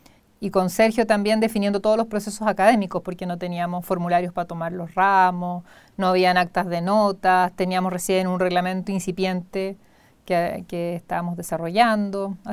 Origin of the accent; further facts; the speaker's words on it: Concepción, Biobío, Chile; Soy de Concepción